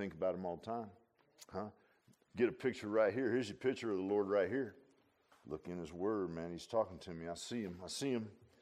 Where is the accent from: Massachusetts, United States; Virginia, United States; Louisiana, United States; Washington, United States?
Virginia, United States; Virginia Beach; I grew up in Virginia Beach